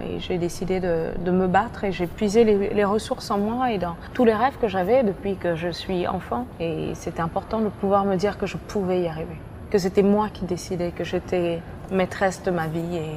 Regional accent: Mali; Je suis née et j'ai grandi au Mali

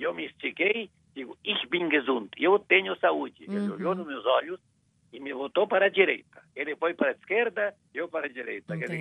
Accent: Hungary; Portuguese is a second language; moved away; você, de onde você vem? Da Hungria.

